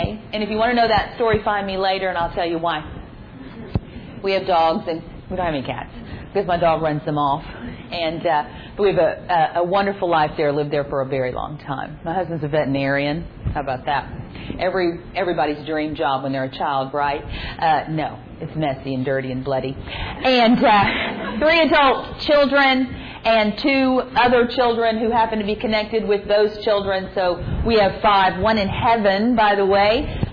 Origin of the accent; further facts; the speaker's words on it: Texas, United States; I am from Texas. Who guessed? Actually, I don't really have a Texas accent.